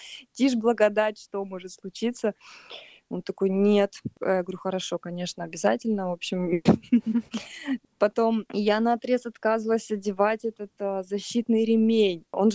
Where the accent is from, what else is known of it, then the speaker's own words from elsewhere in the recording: Nizhnevartovsk, Khanty-Mansi Autonomous Okrug, Russia; Я из Нижневартовска. Это маленький сибирский городок, может быть, кто знает из слушателей. У нас там качают нефть. Моя семья — это обычная абсолютно семья. Мама — учительница, папа был плотником.